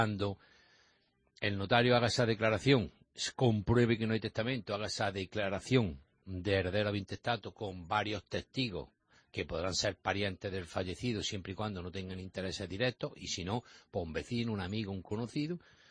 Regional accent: Jaén, Andalusia, Spain; como yo sé que soy de Jaén

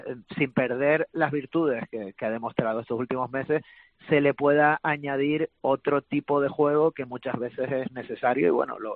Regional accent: Canary Islands, Spain; uno como tinerfeño

